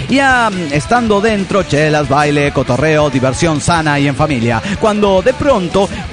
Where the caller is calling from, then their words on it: Álvaro Obregón, Michoacán, Mexico; de Álvaro Obregón, Michoacán, México.